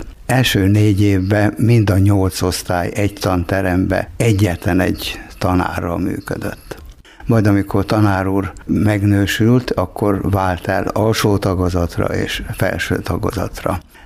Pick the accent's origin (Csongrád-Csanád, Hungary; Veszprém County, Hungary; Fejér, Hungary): Fejér, Hungary; Előszállás; born there; Hát 1946. június 7-én születtem, tehát az első béke évben, a második világháború után előszállás Róbert völgybe.